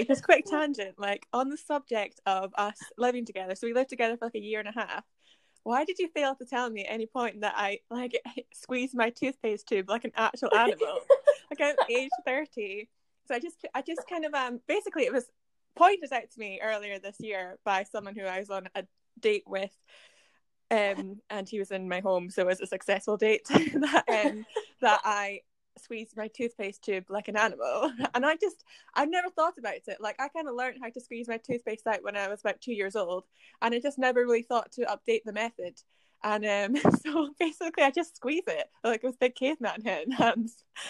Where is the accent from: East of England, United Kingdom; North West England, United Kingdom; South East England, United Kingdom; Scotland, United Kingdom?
Scotland, United Kingdom; Edinburgh; now in London, United Kingdom; I am from Edinburgh, I live in London, have lived there for about a year